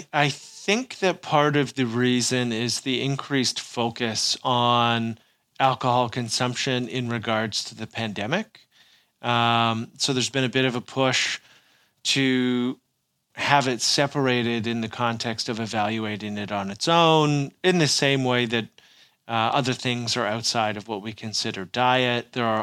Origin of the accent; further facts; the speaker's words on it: Ontario, Canada; So as you mentioned, I am Canadian, based in the Toronto area.